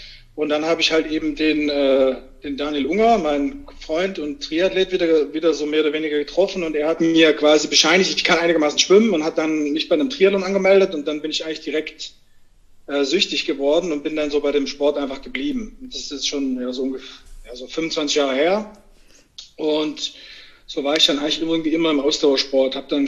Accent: Southern Germany, Germany; Ich komme aus Süddeutschland, so fast Bodensee.

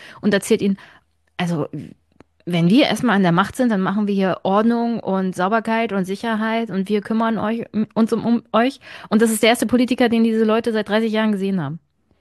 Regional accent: East Germany, Germany; Jedes Mal, wenn hier Bundestags-, Landtagswahlen sind, als Ostdeutsche muss sich jeder positionieren, dass sie nicht AfD gewählt haben

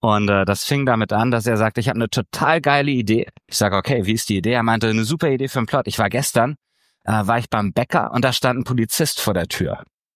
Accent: Kiel, Schleswig-Holstein, Germany; born there; now in Berlin, Germany; Wir sind beide in Kiel geboren. Das war eine Gemeinsamkeit, die wir hier in Berlin festgestellt haben.

